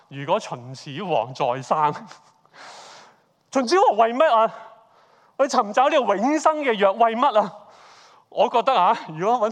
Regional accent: Hong Kong; 我們香港人最厲害投資，你知不知道？

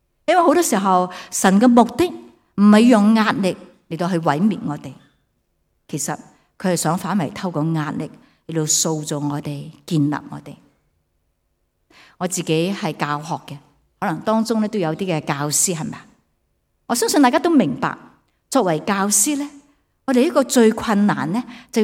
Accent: Hong Kong

